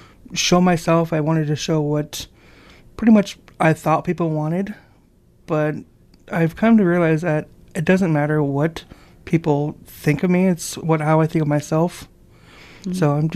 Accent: Pierre, South Dakota, United States; now in Rapid City, United States; Well, I came from Pierre, and I first moved out here to Rapid.

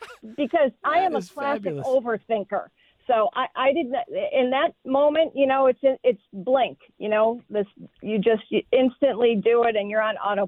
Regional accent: Webster, New York, United States; now in New York City, United States; I grew up in Webster, New York, and after college, I moved to New York City to work in advertising

